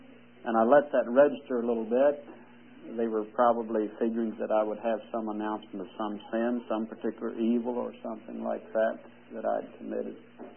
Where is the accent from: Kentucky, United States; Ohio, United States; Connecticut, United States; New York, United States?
Kentucky, United States; Lexington; my wife and I are the only natives here, I think. Only native Kentuckians. I was born in Lexington 20 years ago, I think.